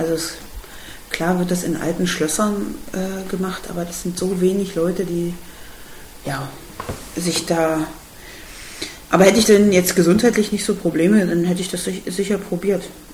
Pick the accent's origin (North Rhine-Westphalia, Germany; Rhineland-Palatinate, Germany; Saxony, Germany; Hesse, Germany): Saxony, Germany; Görlitz; natürlich in Görlitz, wo ich herkomme